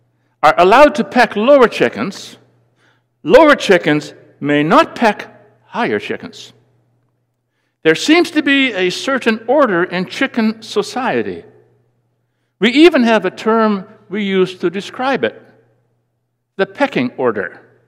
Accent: Netherlands; moved away; as a very young boy growing up in the Netherlands

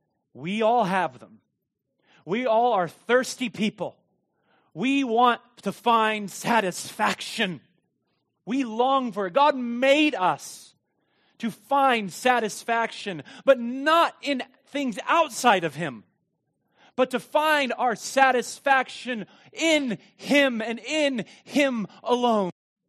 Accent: Meade, Kansas, United States; Where I grew up in Meade, Kansas, we had a lake.

